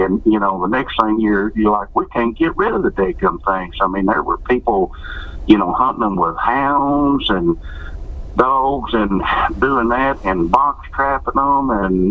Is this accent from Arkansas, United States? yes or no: yes; Arkansas, United States; I kind of grew up around it a little bit in South Arkansas.